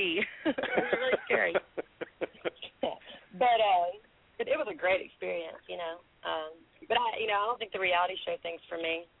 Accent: Tupelo, Mississippi, United States; Oh yeah, I'm from Tupelo, Mississippi. So you know, it's the hometown

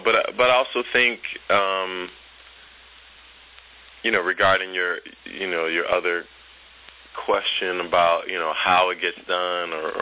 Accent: Milwaukee, Wisconsin, United States; I grew up in Milwaukee

